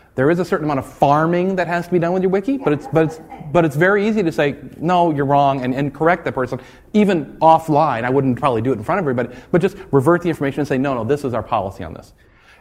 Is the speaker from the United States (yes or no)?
yes; Ohio, United States; Can you tell I'm from Ohio?